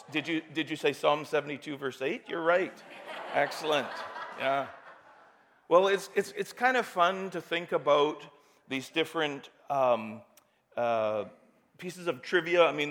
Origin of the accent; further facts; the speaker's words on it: Canada; how do we define ourselves as Canadians? What's the definition of being a Canadian? Right? Wonder what that is. It's very easy. We're not Americans.